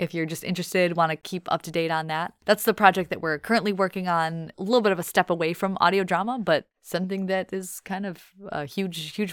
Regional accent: Michigan, United States; So we're from Michigan, but we took a trip to New Orleans and we loved it.

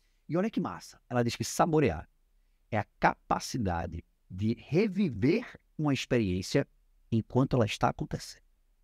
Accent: Recife, Pernambuco, Brazil; Sou de Recife.

